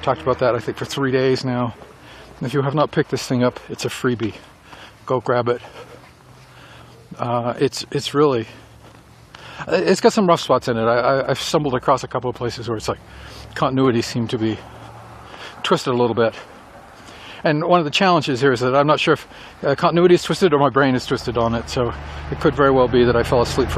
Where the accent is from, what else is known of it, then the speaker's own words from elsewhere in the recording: Northeast, United States; growing up in the Northeast, where at least the flora and fauna are relatively benign, coming out here and finding poisonous serpents